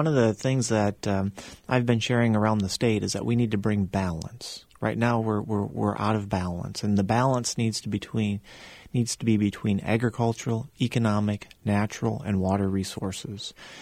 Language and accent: English; Iowa, United States; I'm an Iowan. I grew up in Iowa. I grew up on a family farm. All of my family are farmers